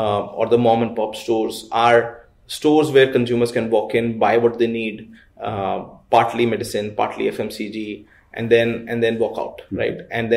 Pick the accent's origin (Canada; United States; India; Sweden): India; Guwahati, Assam; moved away as an adult; Yeah, so I'm from Guwahati, Assam.